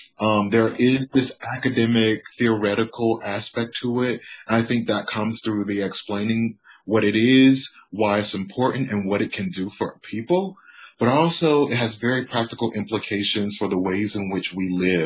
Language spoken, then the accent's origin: English; United States; growing up in the United States as a Black American already positions one to be highly sensitive to the ways in which one could be bullied, targeted, picked on.